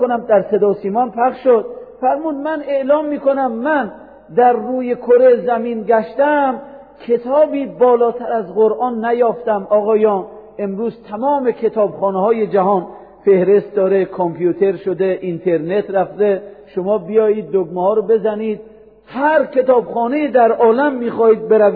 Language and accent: Persian; Iran; ما ایرانی هستیم عجم زبان.